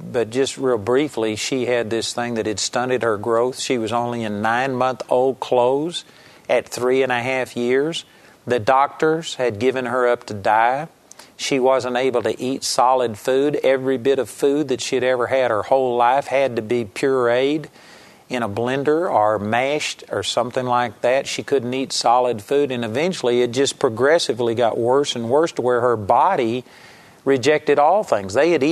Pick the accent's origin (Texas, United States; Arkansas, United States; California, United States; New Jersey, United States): Texas, United States; accent: Texas; the in-laws just couldn't put up with my Texas accent